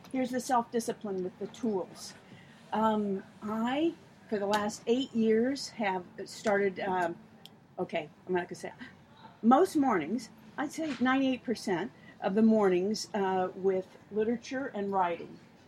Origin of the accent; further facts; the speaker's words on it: Tucson, Arizona, United States; I'm from Tucson.